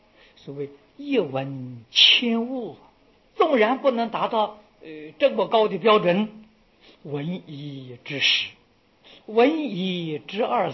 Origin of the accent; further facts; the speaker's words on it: China; 这就是我们中国人讲的师承啊